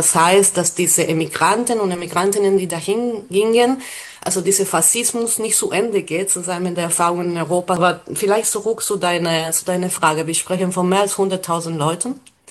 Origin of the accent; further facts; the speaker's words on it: Argentina; German is a second language; sag ich komme ja aus Argentinien